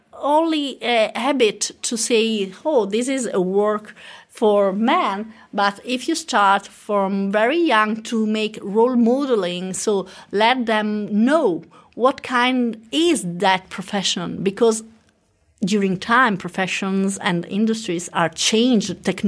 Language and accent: English; Italy; English is a second language; In southern, in Mediterranean countries, as I'm from Italy, but also in Spain, in Greece, and in Poland